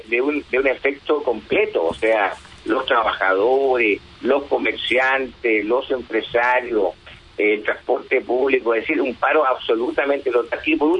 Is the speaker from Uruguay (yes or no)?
no; Chile; como latinoamericanos y como chilenos.